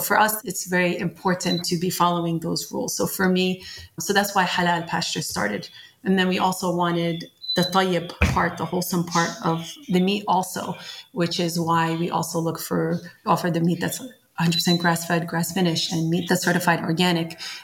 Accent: Brooklyn, New York, United States; I grew up in Brooklyn.

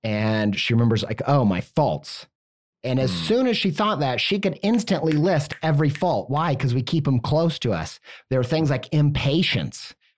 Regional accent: Midwest, United States; And, you know, honestly, I come from the Midwest. You know, I think that potentially even growing up in the Bible Belt religious kind of community

